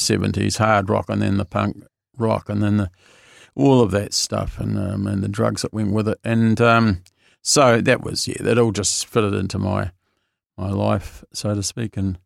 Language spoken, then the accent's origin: English; Dunedin, Otago, New Zealand; I'm originally from Dunedin. I grew up in an alcoholic family.